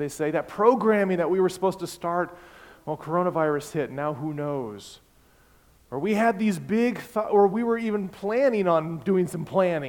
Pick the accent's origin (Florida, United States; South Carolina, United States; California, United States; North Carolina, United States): California, United States; And I learned about these perils growing up in Southern California, first of all, because it's Southern California.